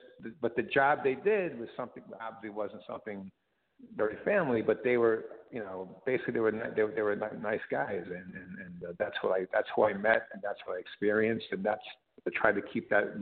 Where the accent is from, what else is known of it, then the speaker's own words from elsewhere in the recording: Brooklyn, New York, United States; I grew up in Brooklyn, and my dad hung out with guys like that.